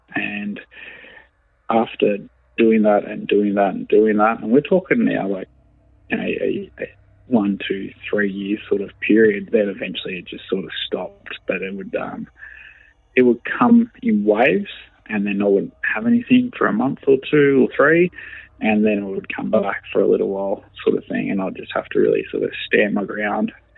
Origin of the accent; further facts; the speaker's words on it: New Zealand; "Hey, I'm a Kiwi," sort of thing like that.